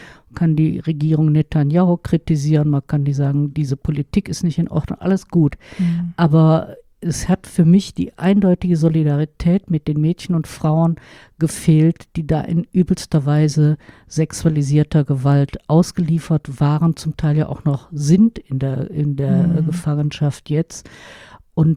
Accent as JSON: {"language": "German", "town": "Cologne", "region": "North Rhine-Westphalia", "country": "Germany", "tie": "born or raised there", "said": "meiner Heimatstadt Köln"}